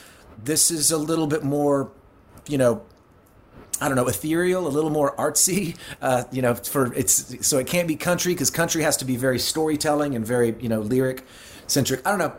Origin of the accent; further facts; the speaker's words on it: Oklahoma, United States; I mean, in the Midwest, but we're from Oklahoma.